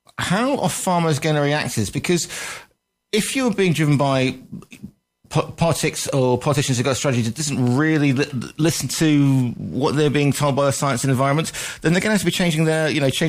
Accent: West Midlands, United Kingdom; I grew up on the Staffordshire Shropshire borders farming community.

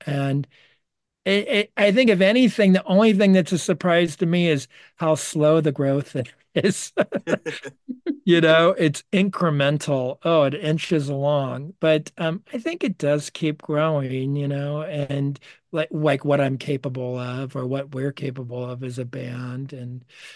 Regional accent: Los Angeles, California, United States; Maybe it's because I'm from Los Angeles. I grew up like all these billboards everywhere and stuff, and the Hollywood sign on the hill, although it was 15 miles away from me.

